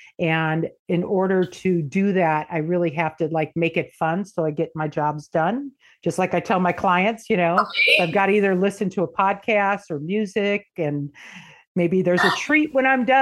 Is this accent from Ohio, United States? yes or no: no; Michigan, United States; moved away; I am originally from Michigan. Moved out here in the 90s